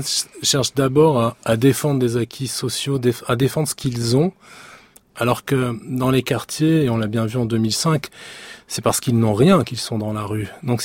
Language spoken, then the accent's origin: French; Paris, Île-de-France, France; on est du même quartier, on est de Place des Fêtes, le 19e arrondissement